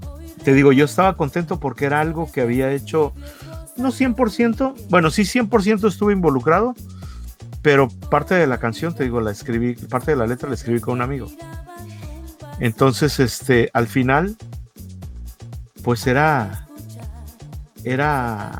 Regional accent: Acapulco, Guerrero, Mexico; Acapulco, yo soy de Acapulco y tiene una bahía.

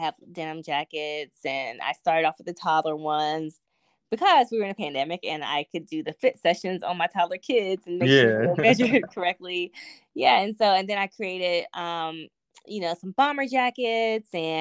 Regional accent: North Carolina, United States; I grew up in North Carolina, where HBCUs are big there. We have so many.

